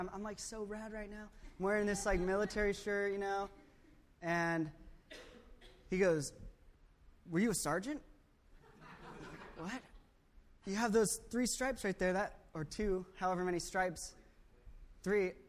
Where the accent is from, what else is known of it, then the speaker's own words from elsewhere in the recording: United States; You know, I grew up in America, and it's kind of sad to think I didn't even know that sort of thing.